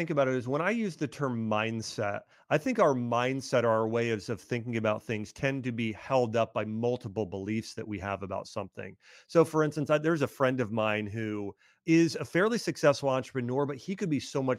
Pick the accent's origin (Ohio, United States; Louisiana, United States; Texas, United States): Ohio, United States; I grew up in Ohio.